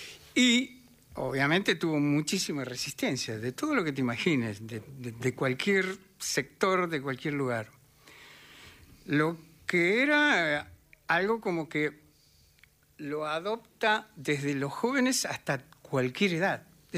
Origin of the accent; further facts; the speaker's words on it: Buenos Aires, Argentina; yo nací en Mariano Hacha, 2850, o sea, eso es Drago Urquiza. Y me crié mucho en Saavedra y en Belgrano. Toda mi adolescencia la pasé en Belgrano.